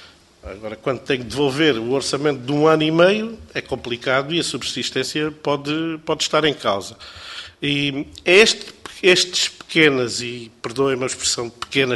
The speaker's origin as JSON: {"language": "Portuguese", "region": "Alentejo", "country": "Portugal", "said": "Eu sou alentejano, como já devem ter notado pela maneira e pelo accent, não é?"}